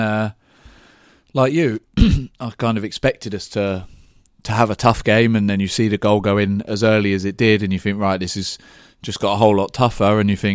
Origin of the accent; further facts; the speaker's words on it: England, United Kingdom; I'm English.